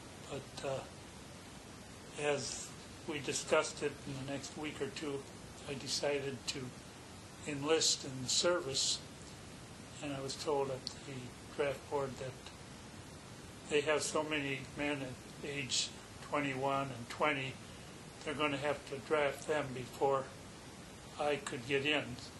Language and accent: English; Breckenridge, Minnesota, United States; moved away; also born or lived in North Dakota; I was born in Hanginson, North Dakota, which is about 70 miles southwest of here. And I lived there for 2 years, and then my parents moved to Breckenridge, Minnesota, which is about 50 miles south of here.